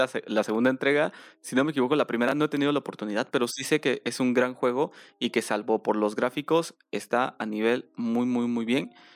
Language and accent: Spanish; Mexico; porque somos mexicanos y hablamos Spanglish, evidentemente.